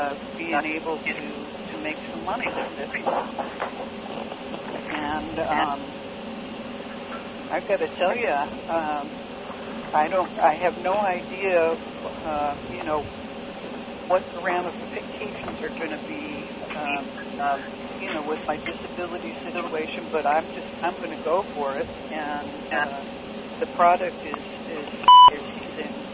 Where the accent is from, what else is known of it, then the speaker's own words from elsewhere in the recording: North Carolina, United States; from North Carolina.